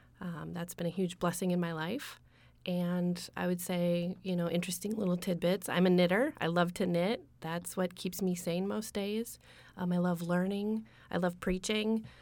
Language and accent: English; Minnesota, United States; I am from Minnesota. I was raised there.